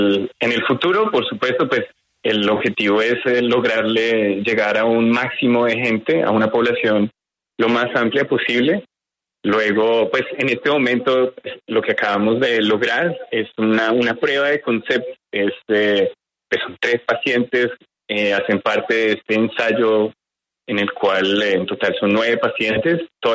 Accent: Bogotá, Colombia; Yo crecí en Bogotá.

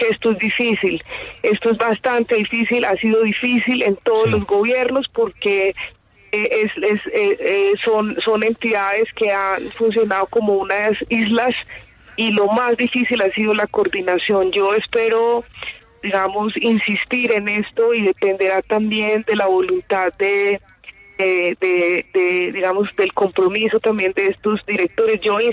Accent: Antioquia, Colombia; also born or lived in Medellín; yo soy del suroeste de Antioquia porque allá son mis padres. Y crecí ahí toda mi infancia. Nací porque me tenían que sacar de urgencia del parto de mi madre en Medellín

